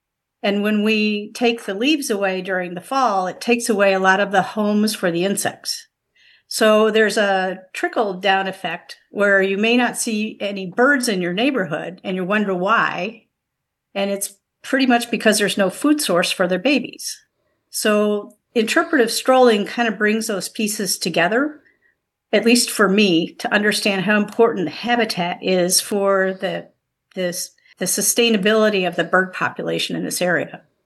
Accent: Beverly Shores, Indiana, United States; I grew up in Beverly Shores, and then I moved away for a while.

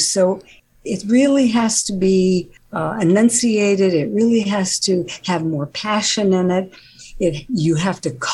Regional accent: New York, United States; But I'll speak to you in my native tongue, because originally I was from New York, so I talk like this, and it's much easier for me to talk like this in any other way.

